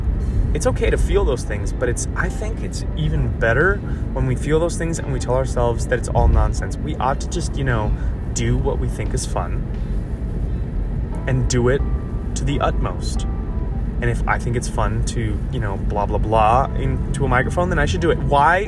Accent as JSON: {"language": "English", "country": "Puerto Rico", "tie": "born or raised there", "said": "when I was growing up in Puerto Rico"}